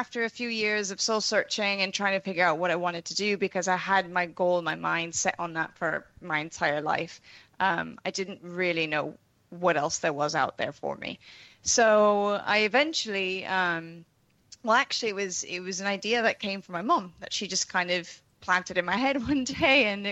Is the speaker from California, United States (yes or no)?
yes; Los Angeles, California, United States; I'm from Los Angeles, and I grew up playing the sport.